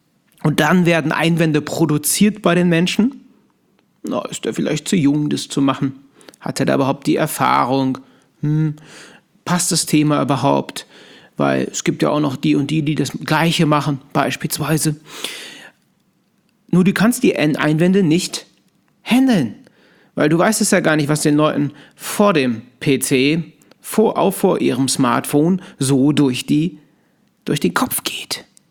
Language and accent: German; Cologne, North Rhine-Westphalia, Germany; now in Aachen, Germany; Ich komme eigentlich aus Köln, aber mein Office, mein Büro, mein Institut für Verkaufspsychologie, was ich gegründet habe, ist in der wunderschönen Kaiserstadt Aachen.